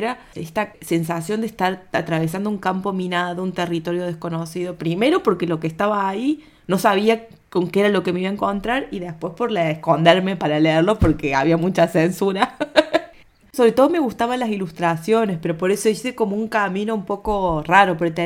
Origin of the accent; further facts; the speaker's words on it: Argentina; en Argentina lo vemos así como los colombianos deben